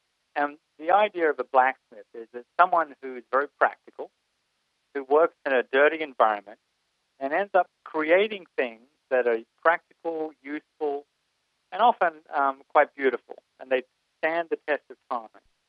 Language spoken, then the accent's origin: English; Melbourne, Victoria, Australia; moved away as an adult; now in United States; I'm born and bred in Melbourne, and I left Australia in 89, intending only to be away for a short period of time.